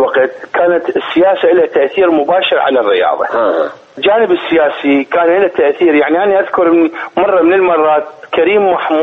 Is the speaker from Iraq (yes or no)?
yes; Iraq; moved away as an adult; طلعت من الثمانين من العراق عمري 22 سنه 21 سنه